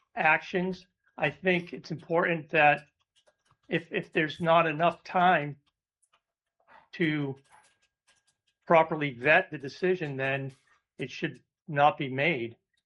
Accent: Alaska, United States; I'm from Southeast Alaska. I've been involved in fisheries in the Southeast.

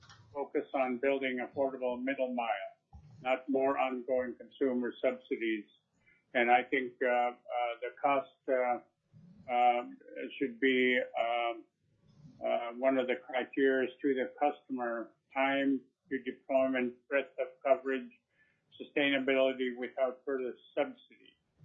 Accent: Akiak, Alaska, United States; I'm from Akiak, Alaska, currently the chief of the community

